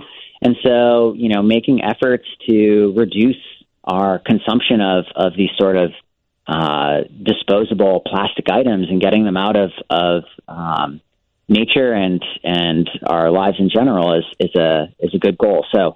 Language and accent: English; Boston, Massachusetts, United States; I still remember some Earth Day celebrations as a kid, and I grew up in the Boston area